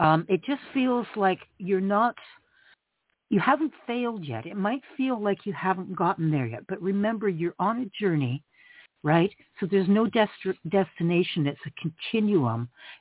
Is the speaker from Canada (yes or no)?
yes; Canada; Anyway, I'm Canadian.